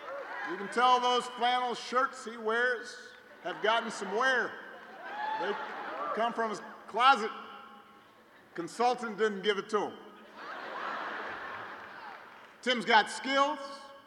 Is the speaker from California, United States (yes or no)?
no; Chicago, Illinois, United States; I was in my hometown, Chicago. I got some Chicagoans left.